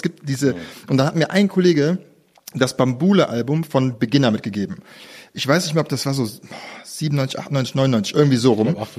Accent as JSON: {"language": "German", "town": "Düsseldorf", "region": "North Rhine-Westphalia", "country": "Germany", "said": "Also ich komme aus Düsseldorf, ich könnte niemals so cool bleiben."}